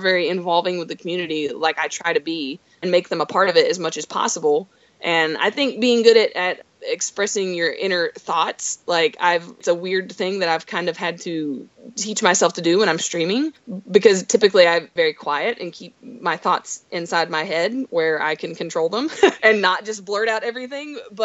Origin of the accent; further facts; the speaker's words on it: Kentucky, United States; Where I grew up in Southeast Kentucky in Letcher County, down Highway 7 between the Twin Bridges, up on the hill in a 3-story log cabin that I was raised in, back up in the mountains.